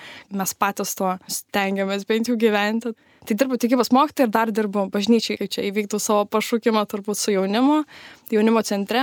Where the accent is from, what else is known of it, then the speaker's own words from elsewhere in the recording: Klaipėda, Klaipėda County, Lithuania; now in Vilnius, Lithuania; Aš kaip prisistatinėju, tai taip jokingai sakau, kad šiaip esu iš Klaipėdos, gyvenu Vilniuje, bet studijuoju Kaune.